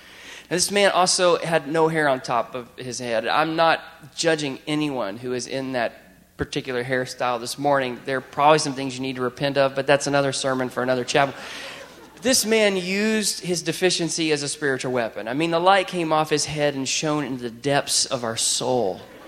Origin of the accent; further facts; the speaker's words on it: Texas, United States; I mean, I grew up in Texas. Do we have any Texans here?